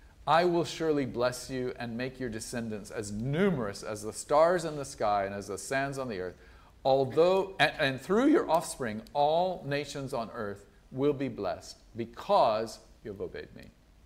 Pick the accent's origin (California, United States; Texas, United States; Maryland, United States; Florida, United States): Florida, United States; But now I was back home in where I grew up. I grew up in Florida